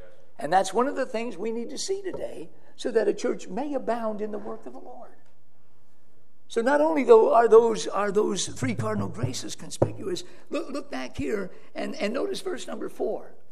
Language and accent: English; Florida, United States; because we're Floridians, of course. We grew up in Florida. So I'm not a snowbird. I'm just a wandering son come home.